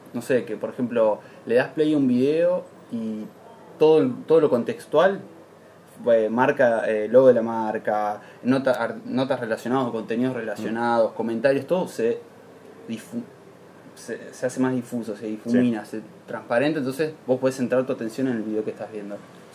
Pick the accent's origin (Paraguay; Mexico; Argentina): Argentina; Neuquén; now in Buenos Aires, Argentina; Tengo una tradición que es siempre que estoy en un medio, menciono Neuquén.